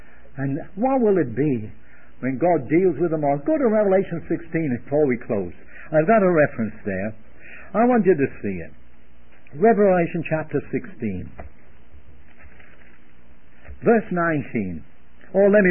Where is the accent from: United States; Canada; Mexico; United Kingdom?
United Kingdom; England; Kind of humbling to me, being an Englishman.